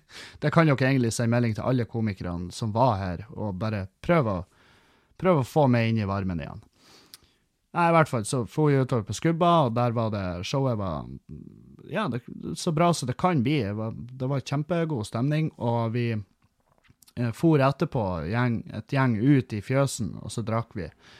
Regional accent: Halsa, Trøndelag, Norway; det var jo mye folk fra Halsa, heimbygda mi, og det er jo over fjorden

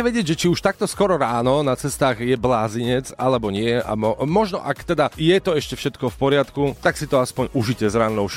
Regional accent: eastern Slovakia, Slovakia; ja som chalanísko z východu.

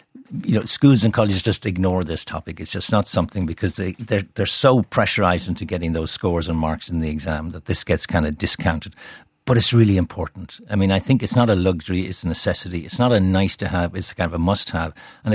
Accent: Ireland; When I was growing up in Ireland, which was neither today nor yesterday

